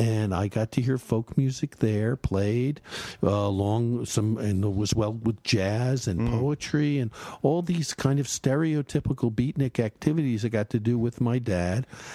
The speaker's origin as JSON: {"language": "English", "region": "New Jersey", "country": "United States", "tie": "born or raised there", "said": "I grew up in just outside of New York, in New Jersey."}